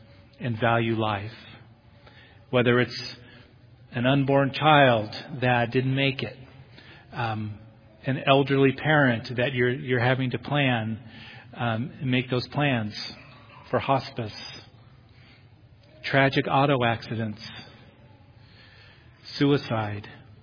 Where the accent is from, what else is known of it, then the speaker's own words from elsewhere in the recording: California, United States; now in Boise, United States; when my wife and I moved to Boise 3 years ago from California, so I have to admit that I am from California.